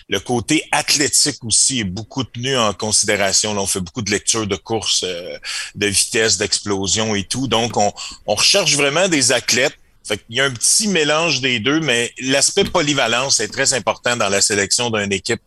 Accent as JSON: {"language": "French", "region": "Quebec", "country": "Canada", "said": "On vient du Québec."}